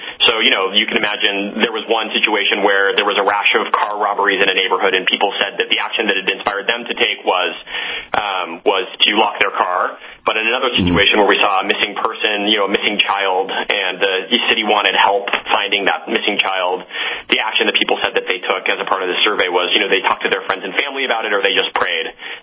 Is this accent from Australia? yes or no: no; Kansas, United States; I grew up in Kansas, in a town in Kansas where, especially especially this time of year, we had a lot of tornadoes that would come through.